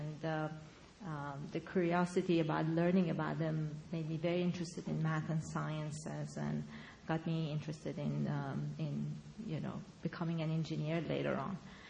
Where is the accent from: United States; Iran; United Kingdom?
Iran; growing up in Iran is, you know, wanting to become an astronaut is not something that people took you very seriously.